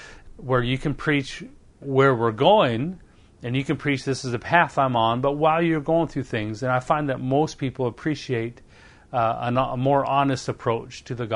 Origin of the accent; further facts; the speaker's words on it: Canada; now in United States; where I was raised in Canada, we have ice and snow, and those trees are strong.